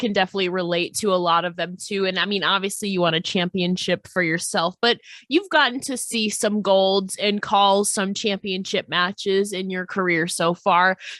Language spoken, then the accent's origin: English; New York, United States; Like I'm from New York State too.